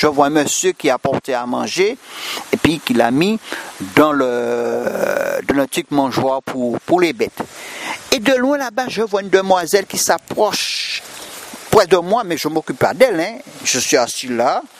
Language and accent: French; Martinique; elle commence à me détailler des actes et des lieux de mon enfance en Martinique